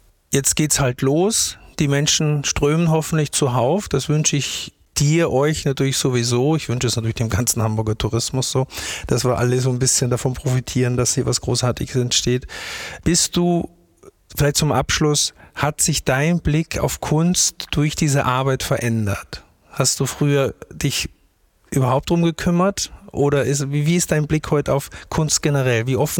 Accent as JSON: {"language": "German", "country": "Austria", "tie": "born there", "said": "Ich bin natürlich sehr froh als geborener Österreicher"}